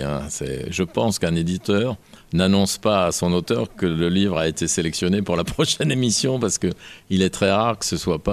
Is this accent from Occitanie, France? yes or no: yes; Occitanie, France; moi j'ai grandi dans le Lot.